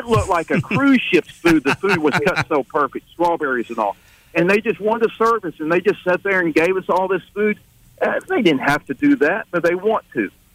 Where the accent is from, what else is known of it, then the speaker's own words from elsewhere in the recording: Mobile, Alabama, United States; I'm from Mobile, Alabama